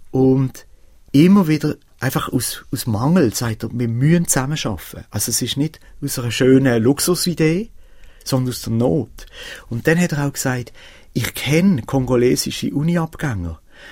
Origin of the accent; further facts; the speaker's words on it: Switzerland; Ich als Schweizer habe keine Ahnung.